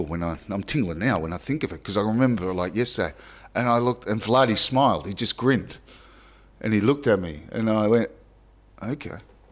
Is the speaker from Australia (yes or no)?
yes; Australia; I'm Australian with red hair.